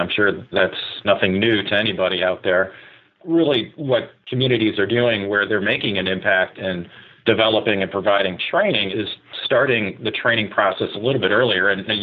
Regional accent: Michigan, United States; moved away as an adult; also born or lived in Indiana; now in Chicago, United States; I'm a Midwesterner. I grew up in Michigan and went to Indiana University and then have lived in Chicago for the past 15, 20 years.

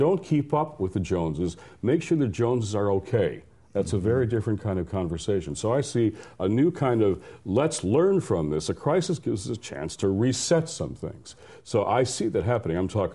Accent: Detroit, Michigan, United States; Clueless about what's happening in a place like my hometown of Detroit, where it's 30% unemployment.

